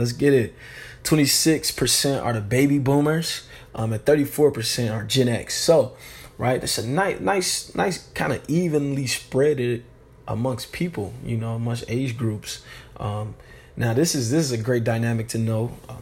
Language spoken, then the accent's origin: English; United States; I'm from the States, U.S., United States.